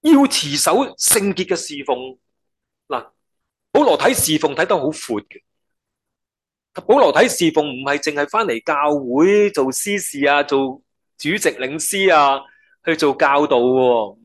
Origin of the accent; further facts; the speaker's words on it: China; 我哋中国人呢家用手争握手噶啦吓